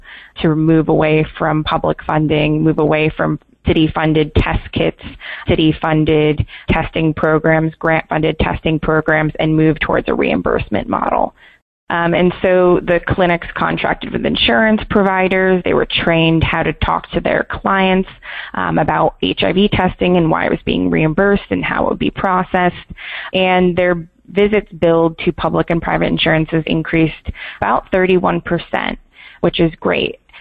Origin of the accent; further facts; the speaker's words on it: Massachusetts, United States; I'm actually from Massachusetts, so I'm very proud of that fact.